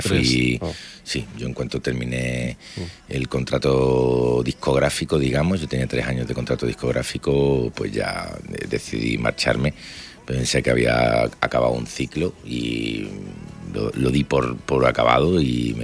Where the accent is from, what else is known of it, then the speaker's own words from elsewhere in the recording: Málaga, Andalusia, Spain; me gusta mucho Málaga, mi tierra